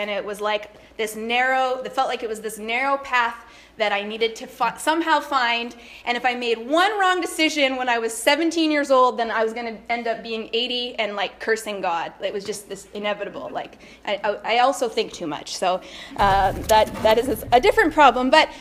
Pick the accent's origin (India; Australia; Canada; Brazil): Canada; Niverville, Manitoba; I grew up in Niverville. Ever since I was about 2 years old, we lived right next door, actually, so it's perfect.